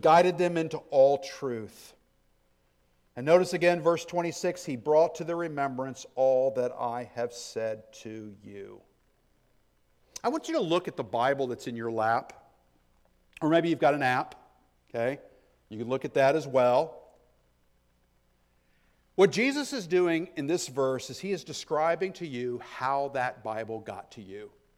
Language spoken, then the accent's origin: English; United States; I was in a very dangerous place, being an American, living in a place in sub-Saharan Africa that's dominant Muslims, and not only Muslims, but very, very radical ones.